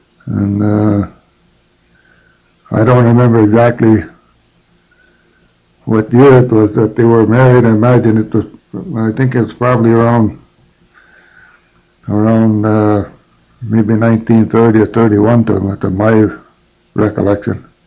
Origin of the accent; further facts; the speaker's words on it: Marquette, Michigan, United States; also born or lived in North Lake / West Ishpeming; I was born in North Lake location, and we lived there for a very short time after I was born, and we moved into West Ishpeming location for briefly, and then we moved to Marquette